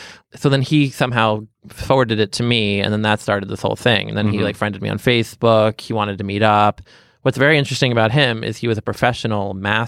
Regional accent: Boston, Massachusetts, United States; He went to UMass and I'm from Boston.

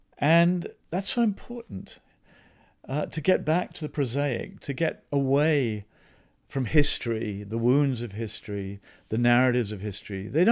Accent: South Africa; growing up in South Africa

